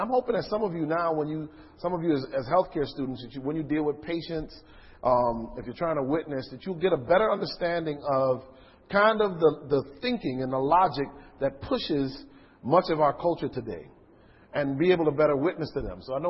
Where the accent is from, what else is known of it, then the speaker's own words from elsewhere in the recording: Connecticut, United States; growing up in Connecticut, I grew up about an hour from New York City. It took about an hour, hour and 15 minutes to get to the Bronx from where I lived.